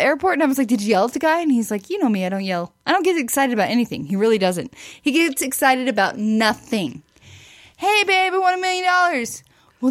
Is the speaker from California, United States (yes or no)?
no; Ozark, Missouri, United States; Now, I'm from Ozark, Missouri.